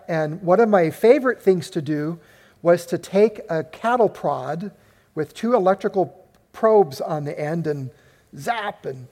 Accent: Anaheim, California, United States; And I was raised in the suburbs. I was raised in Anaheim.

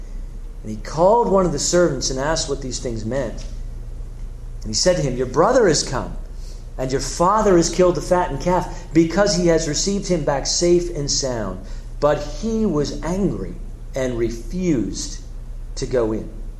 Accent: Philadelphia, Pennsylvania, United States; Growing up in Philadelphia, I'm of the Allen Iverson era with the Sixers in my later years.

